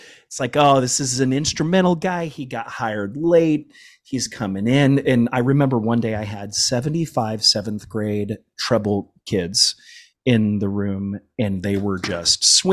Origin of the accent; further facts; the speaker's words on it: Fort Myers, Florida, United States; grew up in Fort Myers, Florida, Southwest Florida, and I didn't realize how lucky I was unt